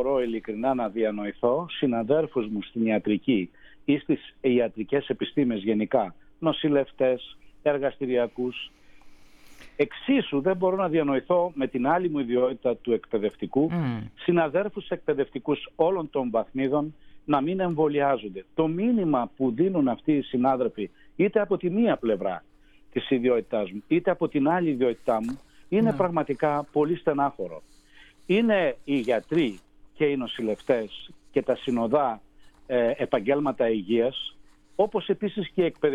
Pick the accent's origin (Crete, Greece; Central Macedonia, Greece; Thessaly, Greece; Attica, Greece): Thessaly, Greece; Larissa; born there; Στην πατρίδα που ξεκίνησα τη ζωή μου, στη Λάρισα.